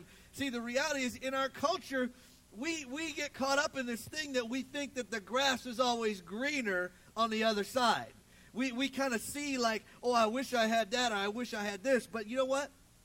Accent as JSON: {"language": "English", "region": "Ohio", "country": "United States", "tie": "born or raised there", "said": "When I was a child, I grew up in the Midwest in Ohio, and it's warm like 3 months out of the year is all."}